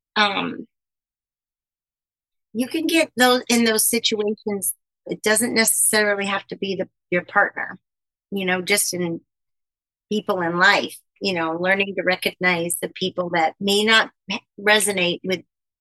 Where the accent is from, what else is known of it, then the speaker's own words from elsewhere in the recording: Queens, New York, United States; So, of course, I'm from Queens, but still.